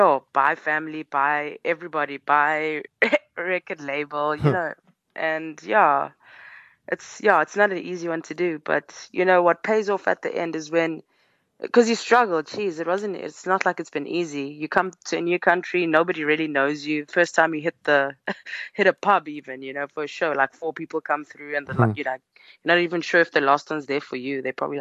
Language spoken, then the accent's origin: English; Eswatini; moved away as an adult; also born or lived in South Africa; I'm from Eswatini. I always tell the story. I got to Durban, started making it.